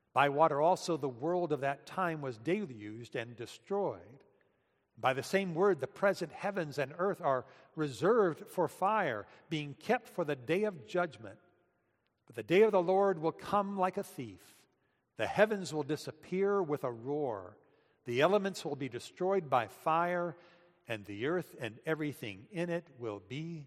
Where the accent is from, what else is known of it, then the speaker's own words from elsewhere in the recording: Atlanta, Georgia, United States; I remember as a boy growing up in First Presbyterian Church in Atlanta